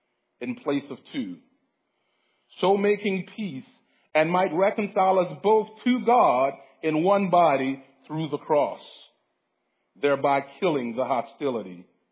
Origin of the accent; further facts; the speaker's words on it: Lafayette, United States; most of you probably know that I grew up here in Lafayette, just a couple of miles from here.